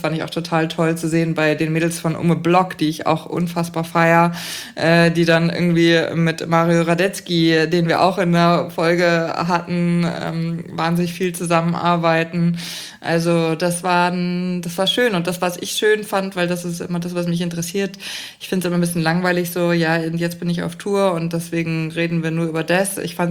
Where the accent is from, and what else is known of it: Bavaria, Germany; born or raised there